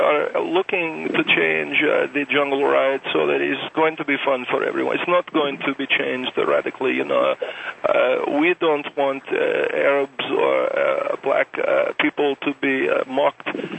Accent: California, United States; I'm from California.

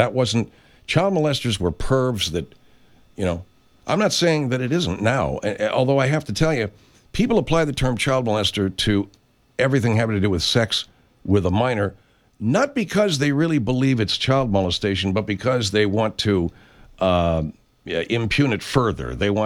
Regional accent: Arcadia, California, United States; here in California, where I grew up in Arcadia, which is near the San Gabriel Mountains, the foothills

